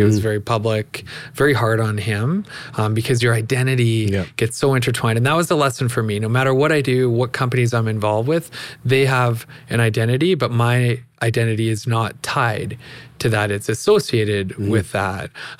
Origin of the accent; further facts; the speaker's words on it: Calgary, Alberta, Canada; So I've spent most of my life in Calgary. I was born in Edmonton. Don't hold that against me, Calgarians. And so some back and forth actually between Calgary and Edmonton.